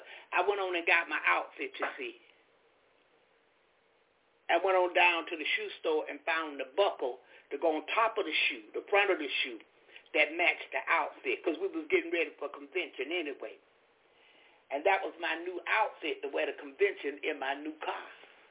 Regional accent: Florida, United States; I'm from Florida.

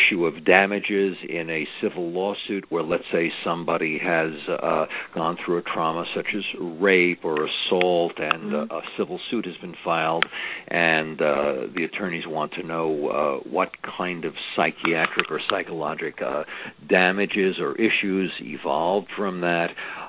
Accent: Brooklyn, New York, United States; I was in the Army, and I came from Brooklyn, New York, which is where Roddy comes from.

